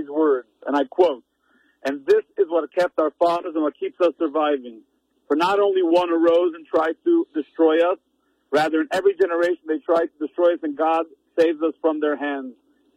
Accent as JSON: {"language": "English", "region": "New York", "country": "United States", "tie": "born or raised there", "said": "and I grew up in New York, Aaron."}